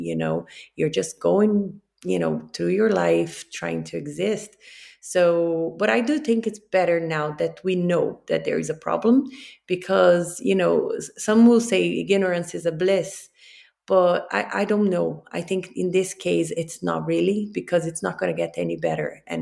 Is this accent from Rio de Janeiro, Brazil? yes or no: yes; Rio de Janeiro, Brazil; I'm not going to say cold because I'm from Rio, but, you know, cooler, I suppose, winters.